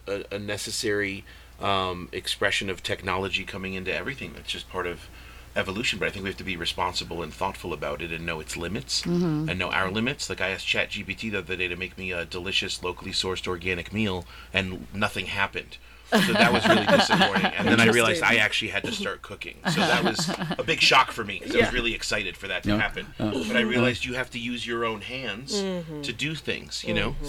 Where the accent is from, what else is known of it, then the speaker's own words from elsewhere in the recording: Chicago, Illinois, United States; I grew up in Chicago, so I take pizza very seriously.